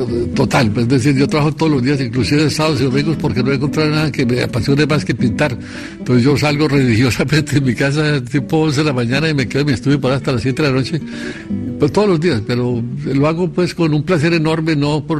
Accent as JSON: {"language": "Spanish", "country": "Colombia", "tie": "born or raised there", "said": "Yo soy colombiano, es normal que lo que uno conoció de niño y de adolescente pues siempre queda en la imaginación."}